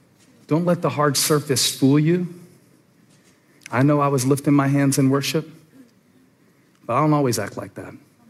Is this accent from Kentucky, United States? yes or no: no; Moncks Corner, South Carolina, United States; because I'm from Monk's Corner.